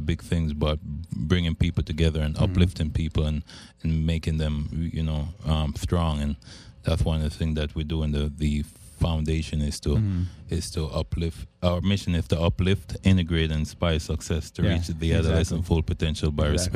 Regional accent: Jamaica; now in United States; I'm from Jamaica. I used to walk. I used to walk with no shoes, and then having to come to America

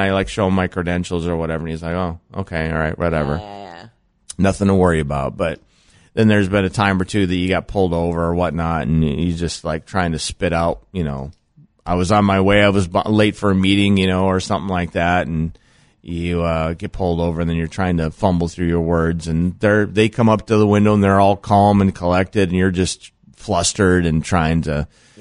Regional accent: Midwest, United States; growing up in the Midwest, where we deal with ice and snow and things like

